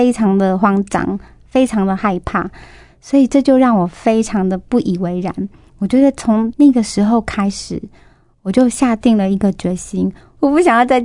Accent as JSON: {"language": "Chinese", "country": "Taiwan", "tie": "born or raised there", "said": "我是出生成长在一个非常传统民间信仰的台湾家庭里面。"}